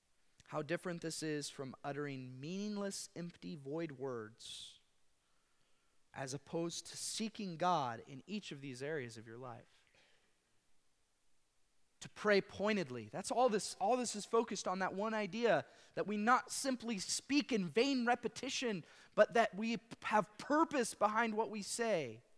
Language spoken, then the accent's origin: English; Illinois, United States; a family that I had known in the agricultural community that I grew up in back in Illinois.